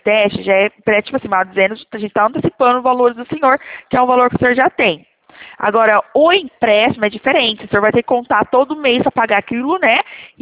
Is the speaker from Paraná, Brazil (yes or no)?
no; Leme, São Paulo, Brazil; Aqui a gente é de Leme, tá? De São Paulo, interior, tá?